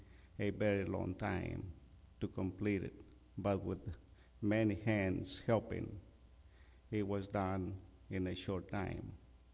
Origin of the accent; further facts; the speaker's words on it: Mexico; when I was young, long time ago, growing up in Mexico, our family and others in our community would come together to help with big projects that needed to be done.